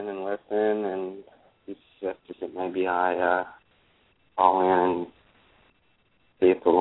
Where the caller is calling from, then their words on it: Fort Walton Beach, Florida, United States; I'm calling from Fort Walton Beach.